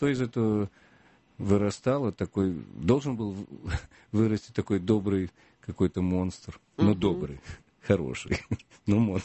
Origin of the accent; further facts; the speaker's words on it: Rostov-on-Don, Rostov Oblast, Russia; born there; Я родился в Ростове, это третий концерт в туре.